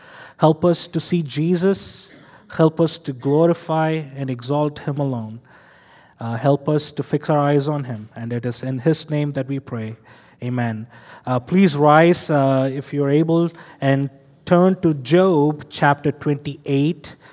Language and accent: English; India; I'm from India. I'm a math guy.